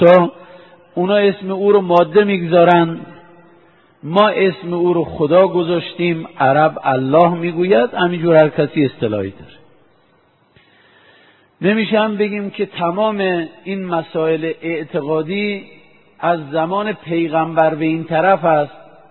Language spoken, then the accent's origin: Persian; Iran; ما الان ایرانی هستیم،